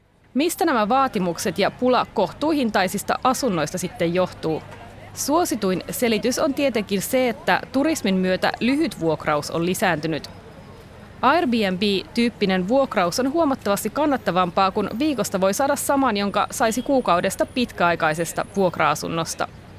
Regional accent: Barcelona, Catalonia, Spain; turismin vastainen mielenosoitus mun kotikaupungissa Barcelonassa

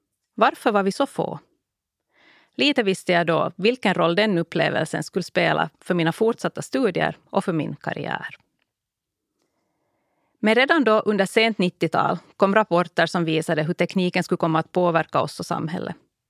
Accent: Ostrobothnia, Finland; Hemma i Österbotten hade jag i första hand läst Kristinestads tidning, Sydösterbotten och Vasabladet.

